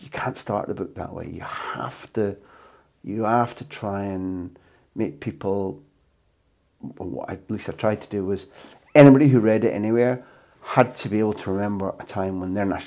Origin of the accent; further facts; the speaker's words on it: United Kingdom; I felt that as a Brit abroad, kind of everybody must feel the same as me